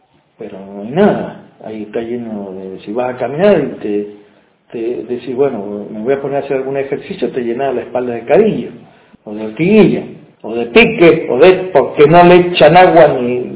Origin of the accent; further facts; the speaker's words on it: Argentina; si nosotros somos argentinos y debemos tener un hospital eficiente